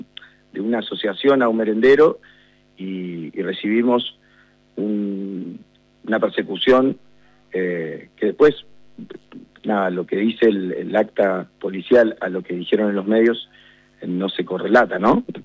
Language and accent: Spanish; Comodoro Rivadavia, Chubut, Argentina; Yo soy un ciudadano de Comodoro, todo el mundo me conoce, camino la ciudad todos los días, y ando por mi provincia todos los días